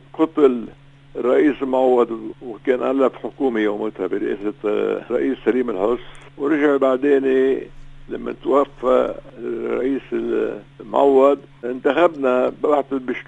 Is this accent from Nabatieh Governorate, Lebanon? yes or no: no; Beirut, Beirut Governorate, Lebanon; أنا من بيروت وخدم منزلي وحرق منزلي